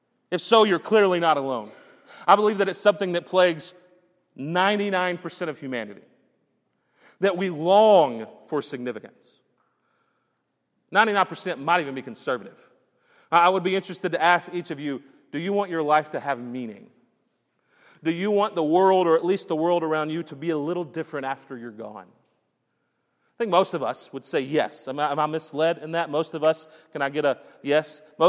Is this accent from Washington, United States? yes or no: no; Champion, Texas, United States; I get that, certainly, when I tell people that I'm from Champion, which is just a community. It's just this area. It's not even a city or a town.